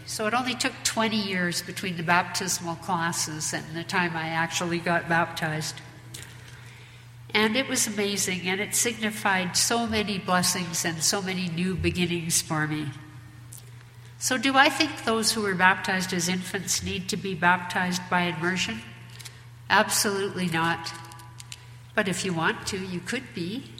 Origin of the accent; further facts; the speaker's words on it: Wetaskiwin, Alberta, Canada; also born or lived in Nanton; I was presented for baptism as an infant in the Little United Church in Nanton, Alberta, by my parents. And I grew up in the United Church in Wetaskiwin